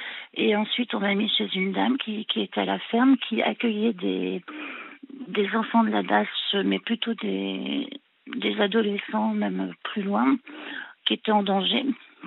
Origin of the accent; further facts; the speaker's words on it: France; Moi, je suis française et catholique.